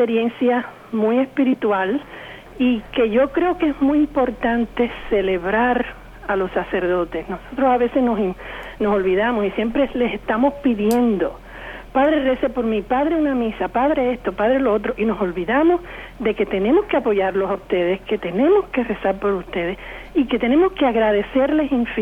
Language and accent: Spanish; Cuba; yo soy cubana, pero yo me siento muy cerca del pueblo puertorriqueño.